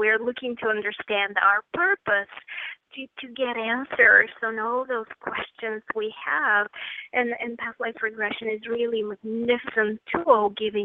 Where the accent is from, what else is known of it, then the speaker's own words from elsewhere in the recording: Bulgaria; I grew up in Bulgaria, and at that time it was a communist country, so nobody spoke to me about God.